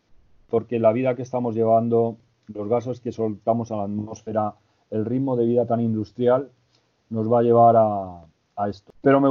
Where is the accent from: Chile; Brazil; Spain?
Spain; Pues claro, y además soy español, que no es cualquier cosa.